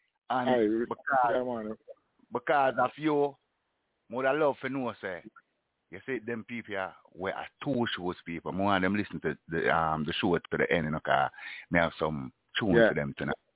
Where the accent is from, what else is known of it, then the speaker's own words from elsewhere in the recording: Jamaica; All of the people, them, because we can't talk it right, because we are Jamaican.